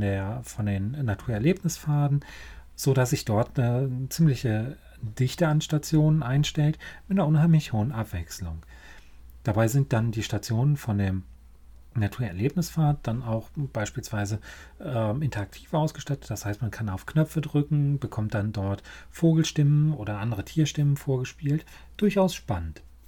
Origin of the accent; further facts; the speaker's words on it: North Rhine-Westphalia, Germany; Meine Heimat ist die Grenze zwischen Bergischem Land und Rheinland. Dort bin ich zu Hause